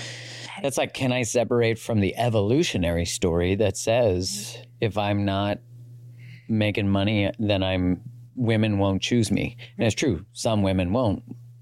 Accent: Canada; I'm Canadian. I get to say that.

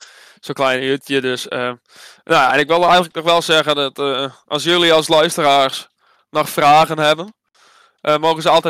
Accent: Friesland, Netherlands; Maar ja, dan vind ik persoonlijk als Fries zijnde

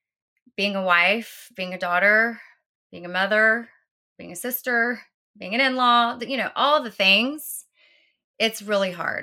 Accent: Houston, Texas, United States; I'm from Houston originally. Thad is from Dallas.

